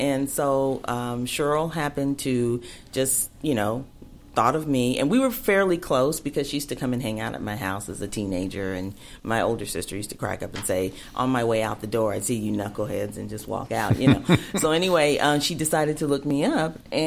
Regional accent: Indianapolis, Indiana, United States; because we grew up together in Indianapolis.

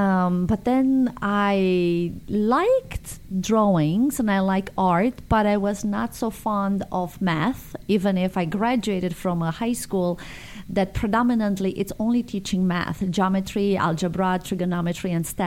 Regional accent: Sibiu, Sibiu County, Romania; So I'm coming from a very cultural city, Sibiu, and I was born and raised in Transylvania. That's the region, and the country is Romania. So I'm mixed Hungarian, German, Romanian, and Greek.

